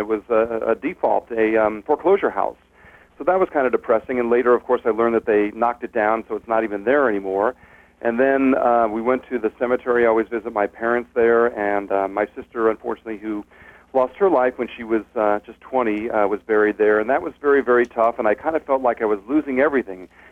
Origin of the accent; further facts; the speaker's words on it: Stamford, Connecticut, United States; I grew up in Stamford, Connecticut, about 35 miles from New York City.